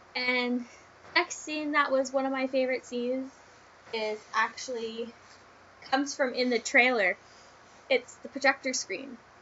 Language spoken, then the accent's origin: English; Port Hope, Ontario, Canada; who actually won tickets to a private screening in my hometown of Port Hope.